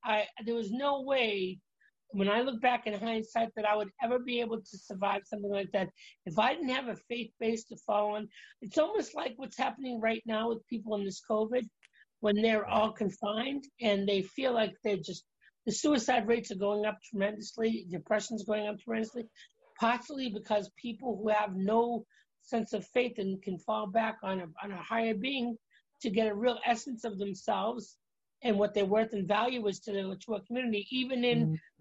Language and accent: English; Boston, Massachusetts, United States; also born or lived in California; I was out in California. I had been for the Archdiocese here where I grew up in Boston.